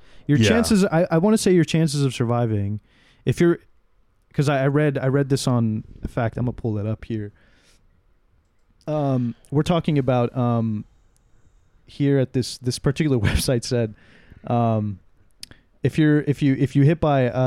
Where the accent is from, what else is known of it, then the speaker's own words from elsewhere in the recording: Texas, United States; But we're from Texas, so we just like, we have a plan.